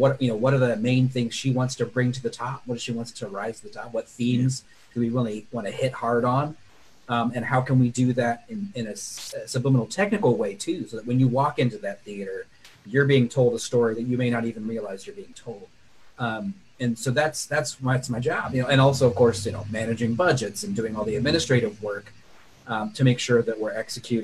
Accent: California, United States; also born or lived in Oregon; Yeah, so I was raised in California, went to Oregon for high school, and then back to California for college

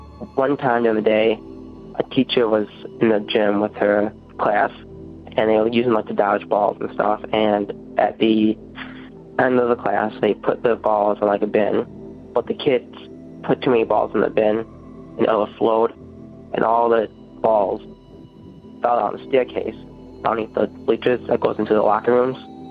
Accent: Monaco, Illinois, United States; I'm from Monaco, Illinois. Anyway, my story takes place in Monaco, Illinois.

